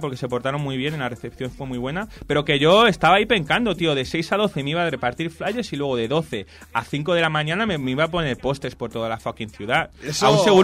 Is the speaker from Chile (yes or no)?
no; United States; also born or lived in Spain; soy español y al mismo tiempo crecí en Estados Unidos.